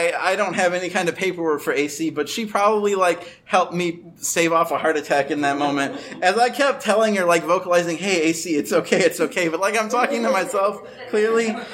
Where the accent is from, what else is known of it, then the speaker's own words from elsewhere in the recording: Chicago, Illinois, United States; I come from Chicago. I'm like, fuck it. It's ice.